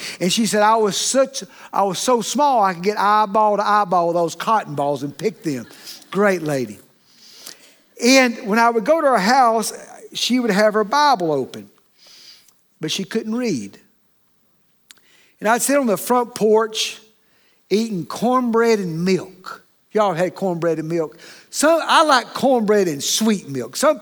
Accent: Cleveland, Tennessee, United States; I grew up here in Cleveland, Tennessee, Bradley County

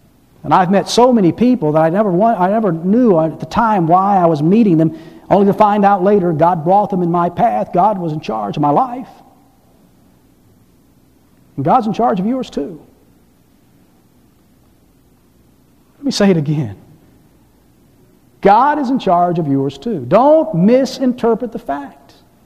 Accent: Atlanta, Georgia, United States; born there; The day I was born in Crawford Long Hospital in Atlanta, Georgia

